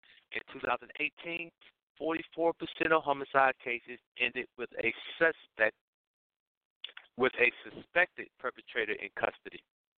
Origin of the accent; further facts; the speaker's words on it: Philadelphia, Pennsylvania, United States; I'm from Philadelphia, so I'm starting with home.